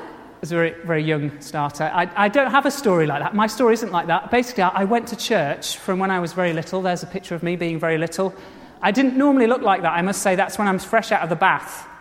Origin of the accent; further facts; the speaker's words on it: Kelbrook, North West England, United Kingdom; That's the village where I grew up in Kelbrook. It's in pretty much spot on in between Skipton on one side and Burnley on the other. So it's just on the border of Lancashire and North Yorkshire.